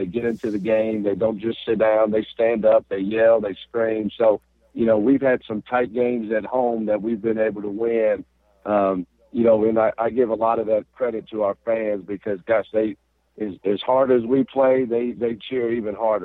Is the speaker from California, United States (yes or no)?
no; Georgetown, Kentucky, United States; I grew up in Georgetown, Kentucky. So, you know, I've followed this rivalry all my life.